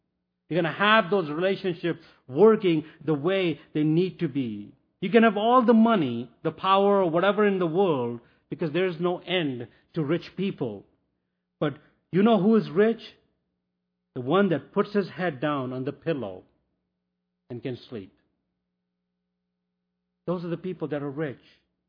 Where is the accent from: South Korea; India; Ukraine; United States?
India; You know, I come from India.